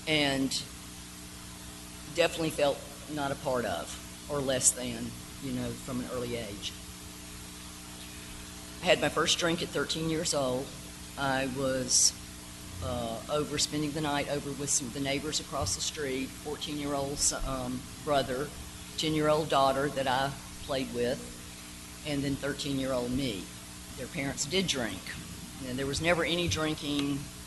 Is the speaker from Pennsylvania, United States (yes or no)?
no; Atlanta, Georgia, United States; So I grew up in Atlanta, in the city limits of Atlanta, south of Buckhead.